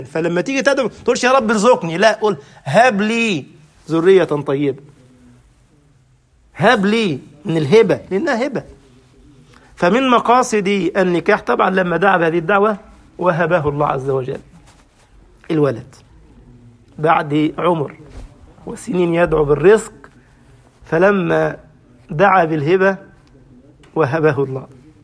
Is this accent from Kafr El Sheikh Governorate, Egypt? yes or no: no; Cairo, Cairo Governorate, Egypt; طبعا منطقة التجمع عندنا في القاهرة